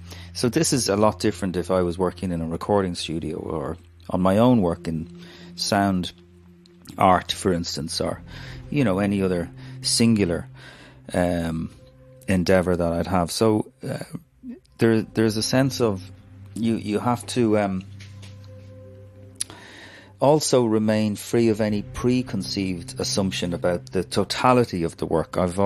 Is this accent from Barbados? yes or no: no; Ireland; I am an Irish audio engineer, sound designer